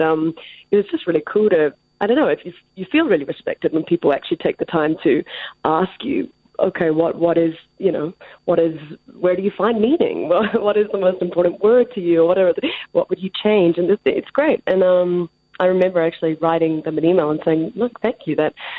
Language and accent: English; New Zealand; now in New York, United States; Well, you'd understand being a Kiwi.